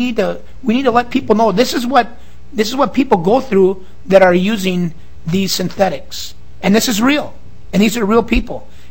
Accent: Brainerd, Minnesota, United States; I'm from Brainerd.

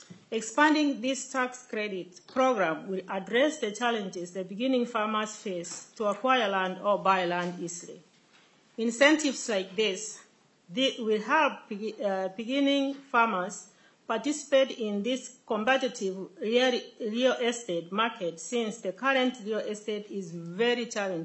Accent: Kenya; now in United States; I'm originally from Kenya, born and raised in a farm. Migrated here in 1998, went to school to be a nurse

